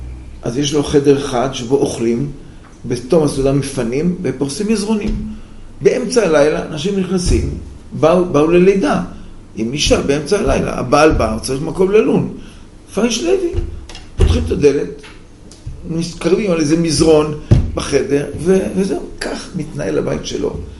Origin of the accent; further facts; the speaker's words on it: Elon Moreh, West Bank, Palestine; היא ראתה אותי, שאלה אותי, מאיפה אתה? אמרתי לה, מאלון מורד.